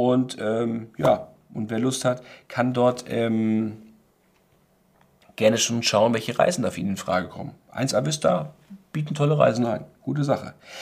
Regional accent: Warnemünde, Mecklenburg-Vorpommern, Germany; in meiner Heimatstadt. In meinem Heimathafen Warnemünde ist das Schiff gewesen

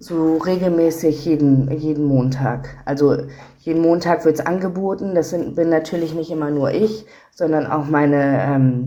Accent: Schleswig-Holstein, Germany; now in Hamburg, Germany; Aus Schleswig-Holstein ursprünglich. Genau, dort bin ich aufgewachsen und lebe jetzt in Hamburg.

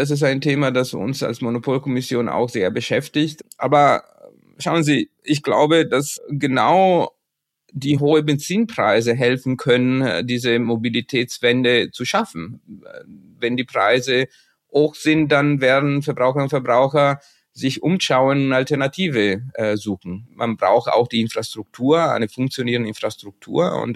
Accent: Italy; German is a second language; Und als Italiener kann ich nur mich freuen

